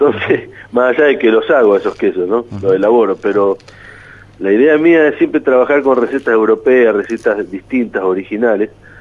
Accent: Lincoln, Buenos Aires Province, Argentina; Nosotros allá en Lincoln, en mi pueblo, en la provincia de Buenos Aires, teníamos campo, o sea, mi padre era nacido en el campo

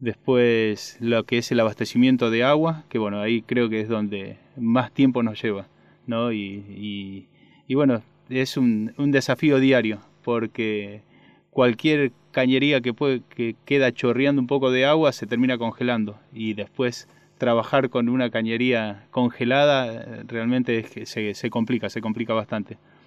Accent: Buenos Aires, Argentina; soy de Buenos Aires, vivo en Capital ya hace varios años, vivo con mi hija, se llama Priscila.

